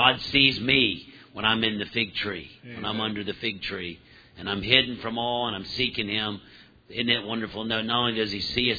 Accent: Gulf Coast, United States; I grew up down in the Gulf Coast, and we had a lot of fig trees.

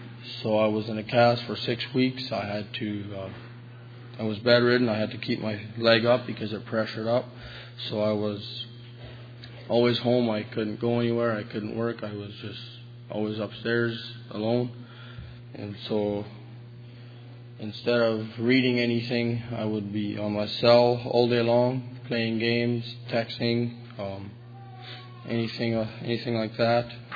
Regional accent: La Crete, Alberta, Canada; from LaCrete.

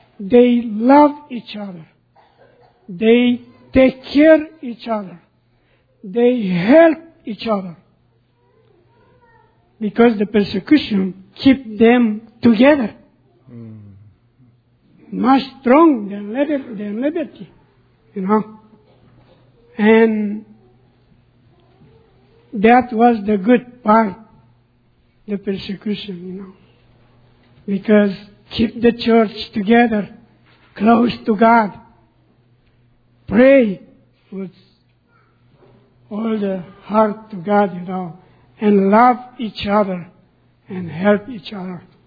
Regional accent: Romania; English is a second language; I am from Romania.

